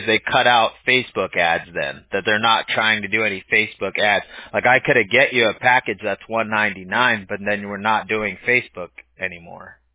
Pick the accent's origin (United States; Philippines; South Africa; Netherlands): United States; Huntington Beach, California; we're right here, like Newport Beach, Huntington Beach. I'm from Huntington Beach.